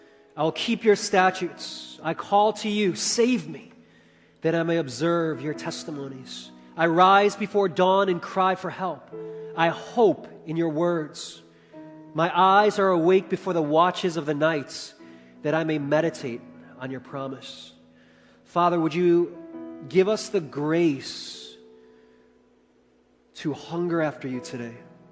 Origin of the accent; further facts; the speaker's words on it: Chicago, Illinois, United States; You know, growing up in Chicago, one of the things that I loved about summers in the big city of Chicago was an annual event called the Taste of Chicago.